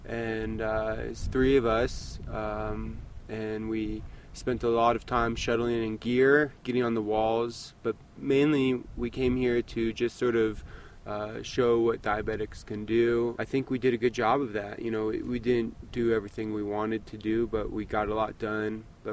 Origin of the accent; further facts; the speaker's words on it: Portland, Oregon, United States; I'm from Portland, Oregon.